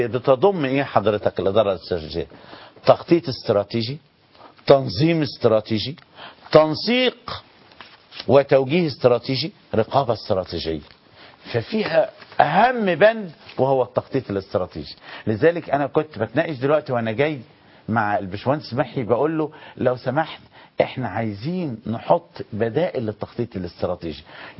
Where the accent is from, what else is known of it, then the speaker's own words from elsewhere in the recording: Egypt; احنا كشعب مصري